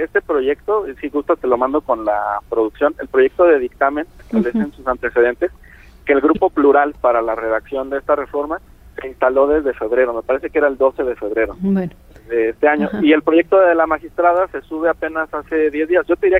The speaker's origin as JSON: {"language": "Spanish", "region": "Jalisco", "country": "Mexico", "said": "Yo soy de Jalisco. Mi entidad se caracteriza por tener una población migrante importante, están cerca de 2 millones de jaliscienses que viven en el exterior."}